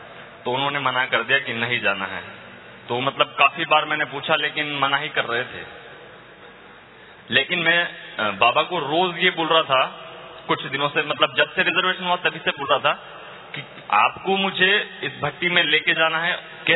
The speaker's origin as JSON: {"language": "Hindi", "town": "Kishangarh", "region": "Rajasthan", "country": "India", "said": "और मैं यही राजस्थान से बिलोंग करता हूँ. अजमेर डिस्ट्रिक्ट किशनगढ़ सिटी से आया हूँ."}